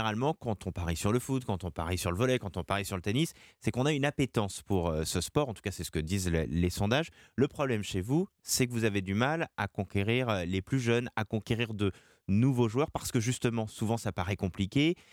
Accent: Nantes, Pays de la Loire, France; Moi, je viens de Nantes

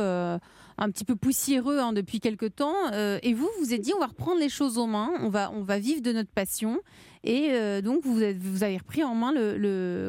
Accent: Bayonne, Nouvelle-Aquitaine, France; Mais la côte basque. En plus, je suis de là-bas, voilà. Moi, donc ça va. Je suis de la Bayonne.

